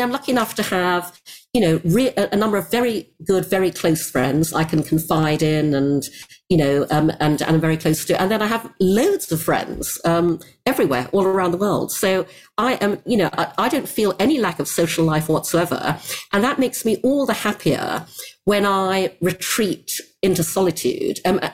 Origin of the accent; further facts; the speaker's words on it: Brunei; I'm half English, half Chinese. My mother's Chinese. I grew up in Asia, in Brunei.